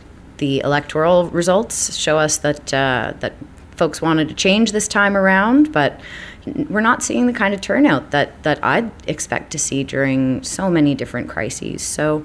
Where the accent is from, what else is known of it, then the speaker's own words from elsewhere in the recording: Tantallon, Nova Scotia, Canada; I grew up in Tantallon at the head of St. Margaret's Bay. And my family and I have made our home here on the South Shore of Nova Scotia.